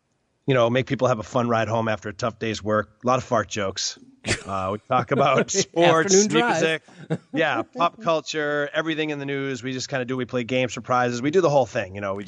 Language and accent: English; Boston, Massachusetts, United States; So yeah, I got a show back in my hometown in Boston.